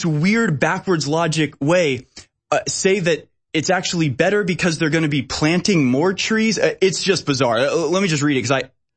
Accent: Texas, United States; I'm from Texas.

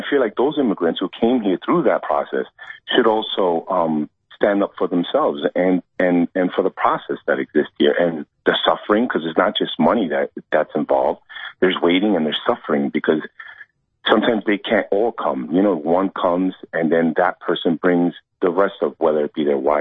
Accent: New York, United States; You know, I come from New York, so it's very liberal here.

